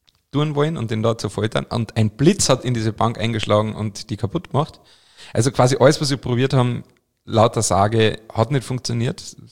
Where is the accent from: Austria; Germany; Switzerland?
Austria; Carinthia; in meiner Heimat Kärnten gibt es ein Sankt Veit